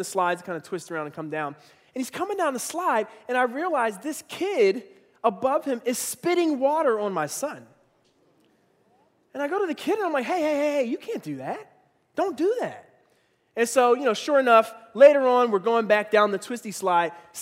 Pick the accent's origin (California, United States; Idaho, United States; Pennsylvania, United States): Pennsylvania, United States; Philadelphia; I'm not from Cincinnati, I'm from Philly. You don't do that to somebody from Philly without getting punched in the face.